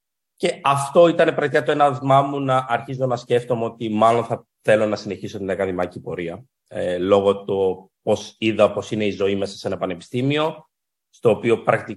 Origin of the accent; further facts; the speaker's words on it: Thessaloniki, Central Macedonia, Greece; Γεννήθηκα και μεγάλωσα στη Θεσσαλονίκη, στην περιοχή της Καλαμαριάς. Εκεί γεννήθηκα, εκεί πήγα σχολείο, εκεί μεγάλωσα και στα 18 μου, λοιπόν, πέρασα στην Ξάνθη